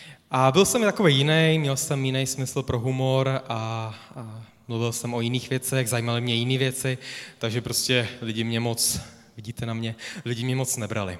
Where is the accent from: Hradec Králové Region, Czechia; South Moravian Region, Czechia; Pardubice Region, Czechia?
Hradec Králové Region, Czechia; Úpice; já jsem z Sebečka z Úpice. Na rozdíl od Honzy jsem z kompletně nevěřícího prostředí.